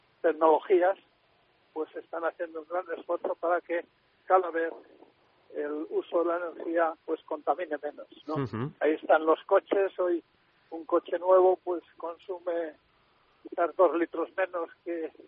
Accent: La Rioja, Spain; constituye para mí pues una de mis mayores satisfacciones, como riojano, recibir este reconocimiento.

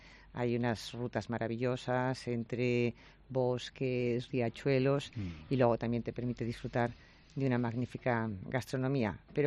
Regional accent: Mojados, Castile and León, Spain; moved away as an adult; Pues yo los veranos de mi infancia les pasaba en el pueblo. Yo soy de pueblo, cosa de la que me enorgullezco. Soy de Mojados. He vivido en Mojados hasta los 24 años y la mayor parte de los veranos les he pasado en Mojados.

